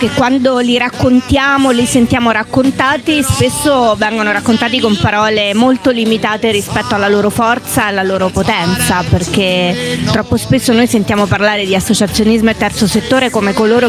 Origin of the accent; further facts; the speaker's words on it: Rome, Lazio, Italy; Comunque sì, perché sono di Roma e faccio politica a Roma per il Lazio.